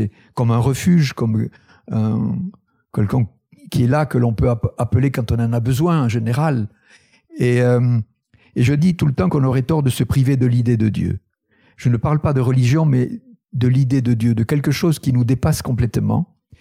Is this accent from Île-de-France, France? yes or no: no; Occitanie, France; born there; Vous voyez, je suis né dans le Tarn, qui est un département extrêmement agricole, quoi